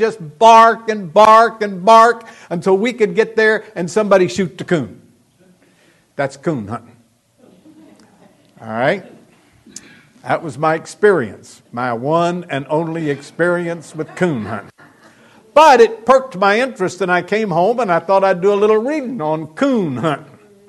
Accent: Pensacola, Florida, United States; As you know, I was born and reared in Pensacola, Florida.

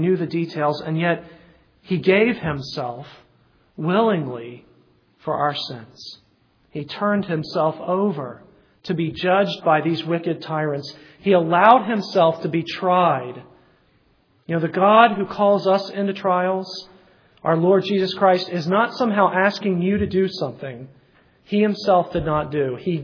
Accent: Tennessee, United States; And I call him a volunteer not because I'm from Tennessee, the volunteer state

